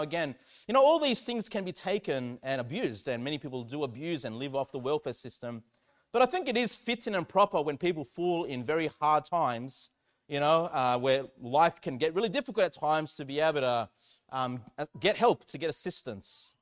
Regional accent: Australia; As Australian, people don't think that's the holy people of God, right?

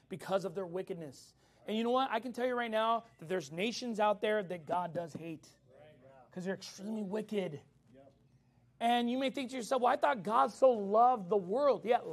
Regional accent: United States; But you give me a choice, America. Amen. You know, my country. I'm American all the way at that point.

